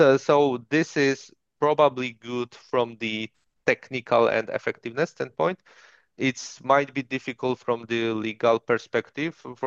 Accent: Poland; English is a second language; in my hometown, one of the biggest oncology center in Poland.

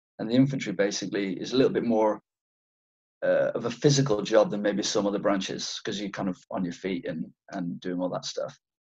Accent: Ireland; also born or lived in Penang, Malaysia; I was born in Malaya in Penang, and then, cut a long story short, ended up in Ireland. but we're farmers, my family in Ireland.

